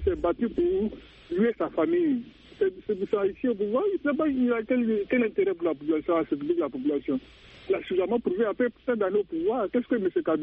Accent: Côte d’Ivoire; Je ne suis pas congolais, je suis ivoirien

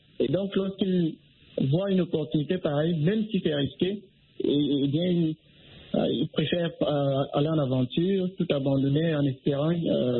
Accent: Cameroon; D'abord, en tant que Camerounais, je dois dire que ça fait mal

